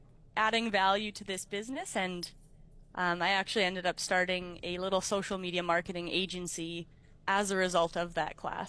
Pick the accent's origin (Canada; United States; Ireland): Canada; Winnipeg, Manitoba; So I'm born and raised in Winnipeg.